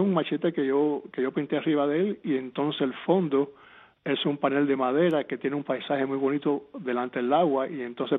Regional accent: Cuba; mi niñez en Cuba

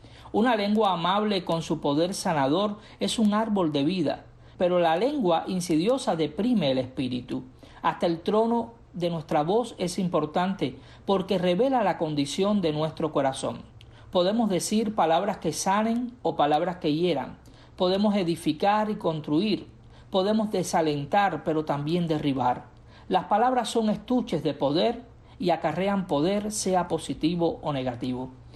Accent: Cuba; especialmente nosotros como cubanos

